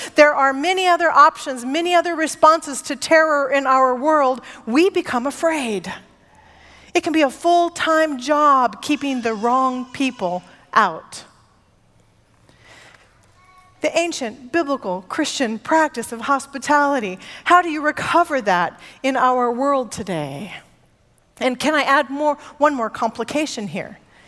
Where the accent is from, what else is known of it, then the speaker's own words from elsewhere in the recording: Northwest, United States; Keep in mind, I'm from the Northwest.